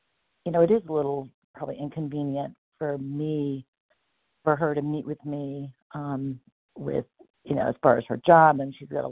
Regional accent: Connecticut, United States; And gotcha. … I'm from Connecticut.

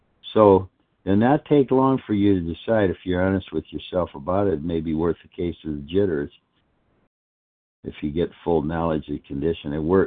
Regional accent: Fort Myers, Florida, United States; now in North Carolina, United States; I'm in North Carolina. I'm from Fort Myers, Florida, and very grateful.

